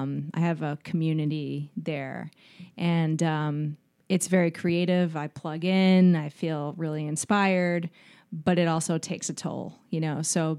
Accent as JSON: {"language": "English", "town": "Boston", "region": "Massachusetts", "country": "United States", "tie": "born or raised there", "also_born_or_lived": "New York City / Miami / London", "said": "I grew up in Boston. I lived in New York City. I lived in Miami for a long time, lived in London."}